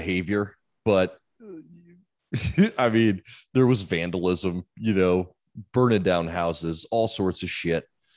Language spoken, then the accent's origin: English; Michigan, United States; I'm from Michigan, not Detroit, but yeah.